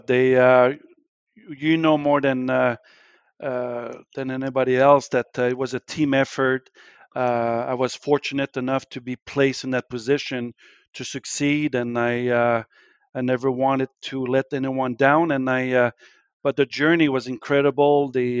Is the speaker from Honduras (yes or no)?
no; Noranda, Quebec, Canada; I grew up outside of Montreal in a small town named Noranda, Quebec.